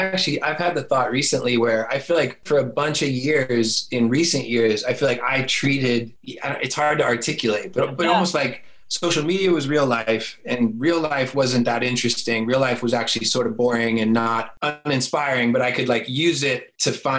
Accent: Florida, United States; Cause I moved back to my hometown in Florida and it's really sleepy and simple

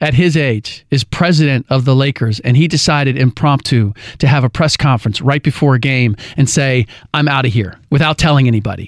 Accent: Cincinnati, Ohio, United States; I grew up in Cincinnati.

